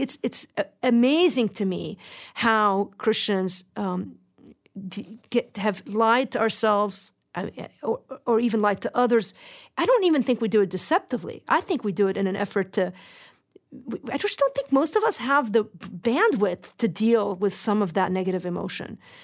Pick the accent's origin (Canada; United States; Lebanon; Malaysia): Lebanon; I just remember growing up in Lebanon